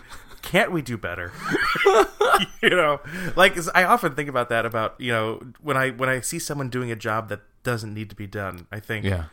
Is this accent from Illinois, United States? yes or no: yes; Oak Forest, Illinois, United States; Oh, I'm from Oak Forest, Illinois.